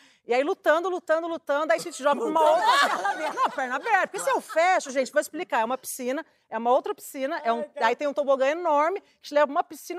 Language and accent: Portuguese; Birigui, São Paulo, Brazil; eu sou do interior de São Paulo, Berigui.